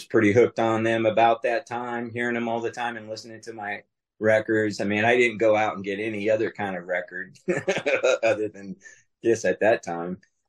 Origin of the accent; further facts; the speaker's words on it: Sacramento, California, United States; I grew up in Sacramento, California. So the Bay Area was a couple hours away.